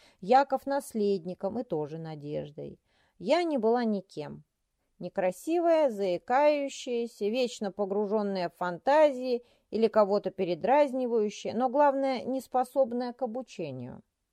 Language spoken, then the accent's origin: Russian; Taganrog, Rostov Oblast, Russia; born there; меня тоже родила мать. О занятости своих теток ничего сказать не могу, не знаю. Но родила не в Москве, а в Таганроге. Замечательный город. К тому же быть землячкой Чехова почетно.